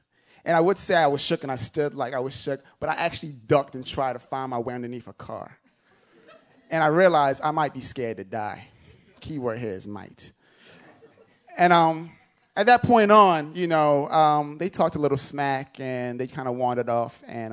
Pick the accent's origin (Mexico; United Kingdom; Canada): United Kingdom; London; also born or lived in Nigeria; now in United States; I grew up in London. I was born in London. I was raised in Nigeria. I live in the United States right now.